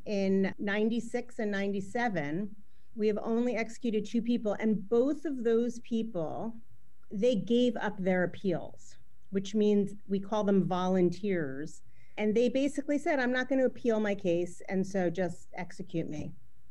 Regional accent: East Coast, United States; And I remember clearly, I'm from the East Coast

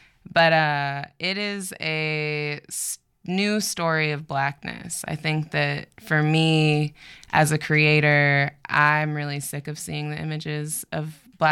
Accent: Portland, Oregon, United States; also born or lived in Baltimore, Maryland; I grew up here. I'm from Baltimore originally. My family moved here when I was six, so I'm a Portland baby.

